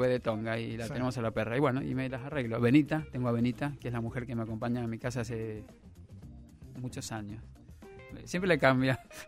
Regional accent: Mendoza, Argentina; now in Buenos Aires, Argentina; A ver, me vine de Mendoza a Buenos Aires

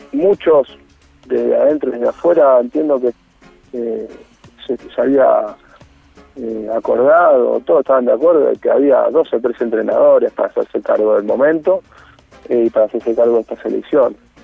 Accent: Argentina; Yo como argentino también me considero

